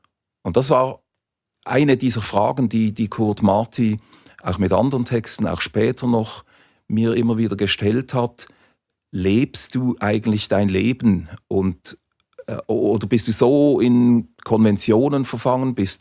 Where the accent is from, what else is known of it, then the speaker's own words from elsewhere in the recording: Basel, Basel-Stadt, Switzerland; Als Basler waren mir die berndeutsche Gedichte viel weiter weg.